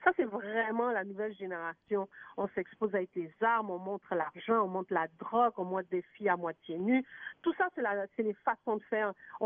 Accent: Quebec, Canada; Chez nous, au Québec, OK?

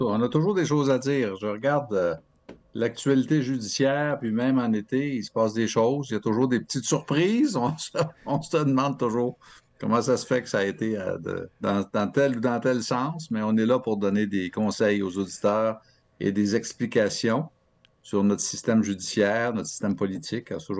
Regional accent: Saint-Hyacinthe, Quebec, Canada; moi, je suis originaire de Saint-Hyacinthe, et à Saint-Hyacinthe, quand j'étais petit gars

